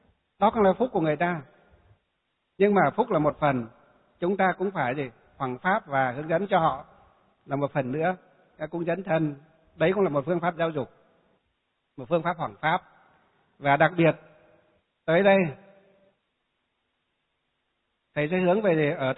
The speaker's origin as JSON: {"language": "Vietnamese", "region": "Hòa Bình", "country": "Vietnam", "said": "mấy chục Phật tử ở trong tỉnh Hòa Bình là quê hương của tôi đó"}